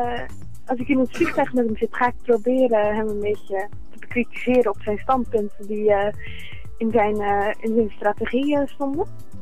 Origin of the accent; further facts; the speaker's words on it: Oud-Beijerland, South Holland, Netherlands; Ik kom uit Oud-Beijerland.